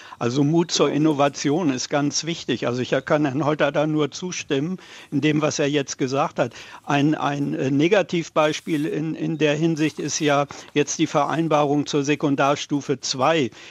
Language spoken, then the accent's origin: German; Schleswig-Holstein, Germany; Und ich komme ja aus Schleswig-Holstein